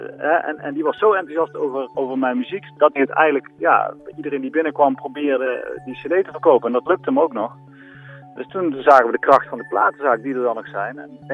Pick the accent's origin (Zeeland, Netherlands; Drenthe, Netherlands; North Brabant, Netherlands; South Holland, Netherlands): North Brabant, Netherlands; Erp; now in Veghel, Netherlands; Ik woon in Veghel, nee. Ik kom uit Erp, en sterker nog. Ja, Erp is al niet zo heel groot, maar ik ben opgegroeid op het platteland van Erp. Tussen Keldonk en Boerdonk, zeg maar.